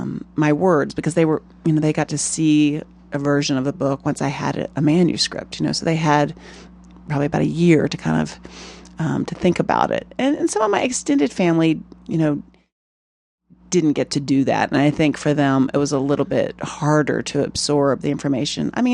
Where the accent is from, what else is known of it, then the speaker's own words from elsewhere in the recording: Farmville, Virginia, United States; I grew up in Prince Edward County in Farmville, and I attended the Segregation Academy, Prince Edward Academy, that was founded in 1959